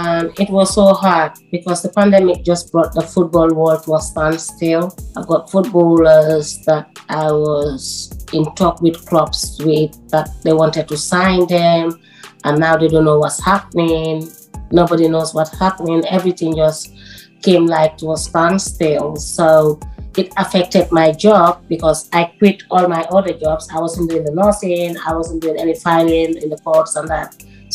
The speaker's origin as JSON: {"language": "English", "town": "Liverpool", "region": "North West England", "country": "United Kingdom", "said": "I'm from Liverpool. I'm all over the place."}